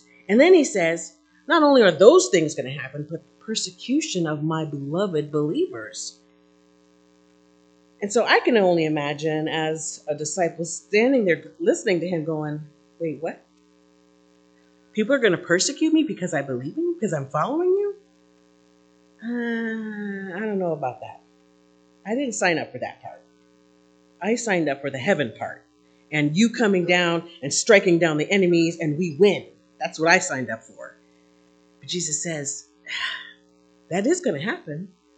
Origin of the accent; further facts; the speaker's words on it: New Jersey, United States; I grew up, so I'm originally from New Jersey, and there's hurricanes on the East Coast that don't necessarily happen over here.